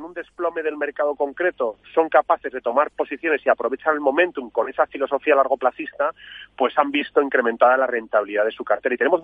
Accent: Spain; como español y como gestora 100% española

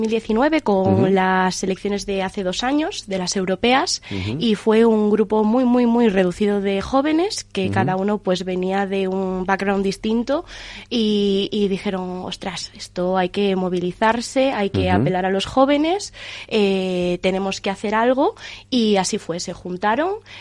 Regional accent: Ourense, Galicia, Spain; now in Madrid, Spain; yo soy una persona que vive en Madrid desde hace 5 años, pero soy gallega, de Ourense, muy orgullosa de mi terriña.

